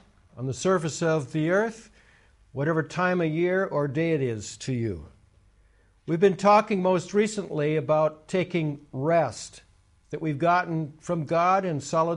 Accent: Minnesota, United States; Now, where I'm from Minnesota, sometimes the winters are so bad that people commute by snowmobile.

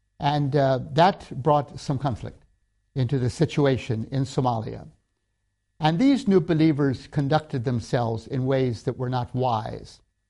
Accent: Tanzania; When I grew up in Tanzania

